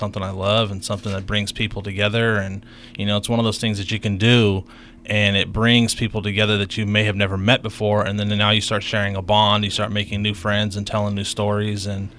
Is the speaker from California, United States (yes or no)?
yes; Vallejo, California, United States; now in Napa, United States; So I'm born and raised in Vallejo.